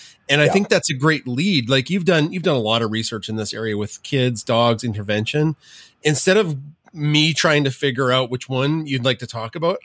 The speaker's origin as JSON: {"language": "English", "region": "Alberta", "country": "Canada", "said": "I'm out from Alberta"}